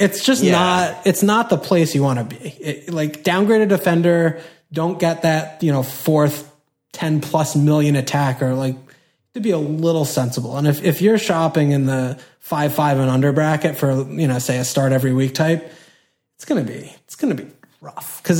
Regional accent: United States; I mean, everyone, we're American, we're not English.

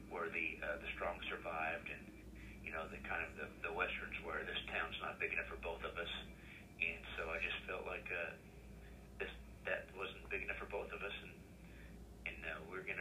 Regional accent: United States; growing up in America, it was a lot of cops and robbers.

